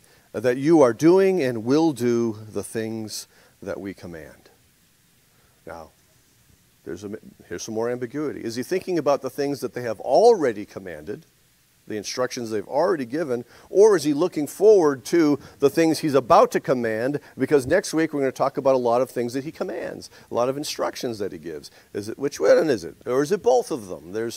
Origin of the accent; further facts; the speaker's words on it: New England, United States; I grew up in New England. We had a garden.